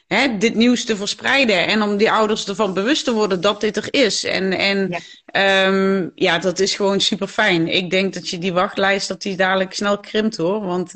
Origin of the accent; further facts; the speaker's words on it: Limburg, Netherlands; accent: Limburgish; Remco en ik praten Limburgs dialect tegen elkaar.